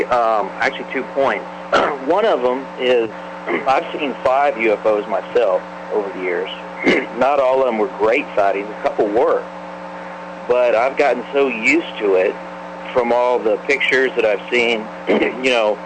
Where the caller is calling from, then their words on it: San Antonio, Texas, United States; I'm calling from Texas.